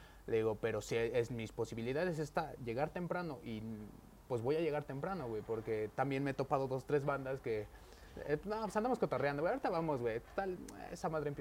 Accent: Ciudad Serdán, Puebla, Mexico; la gran mayoría de la gente que apoya esto es del lugar de donde yo soy originario, güey. San Juan Arcos Ojo de Agua, Ciudad Cerdán, representando.

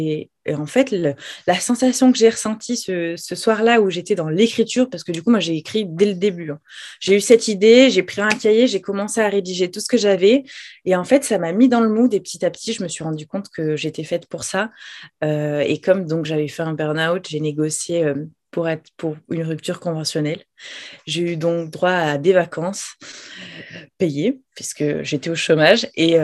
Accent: Toulouse, Occitanie, France; à la base, je suis toulousaine et j'ai fait des études de commerce

